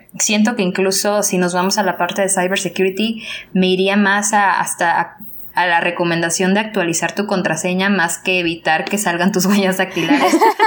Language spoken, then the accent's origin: Spanish; Spain; yo vengo de España y en general nunca me he encontrado con eso